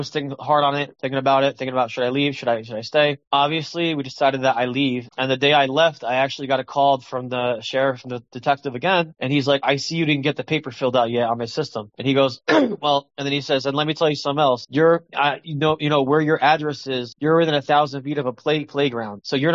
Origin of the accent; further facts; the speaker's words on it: New Jersey, United States; I was scheduled to go to Florida. I am from New Jersey.